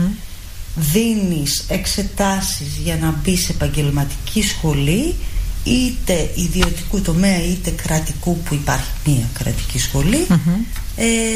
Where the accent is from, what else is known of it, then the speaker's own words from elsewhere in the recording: Petroupoli, Attica, Greece; also born or lived in Nea Filadelfeia; Και όταν μετακομίσαμε από τα Φιλαδέλφια και πήγαμε τους γονείς μου στην Πετρούπολη, ζήτησα από τους γονείς μου να με γράψουν μια σχολή ενόργανης γυμναστικής.